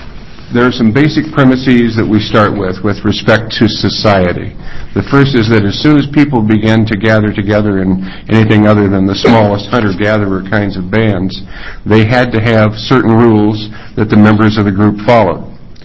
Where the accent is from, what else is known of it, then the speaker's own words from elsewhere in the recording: Ireland; I'm Irish, so the better part of England is a debatable proposition.